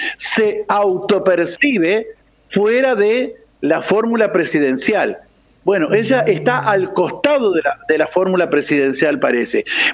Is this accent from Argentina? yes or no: yes; Argentina; Pero como somos argentinos, carajo, y no estamos detrás de nadie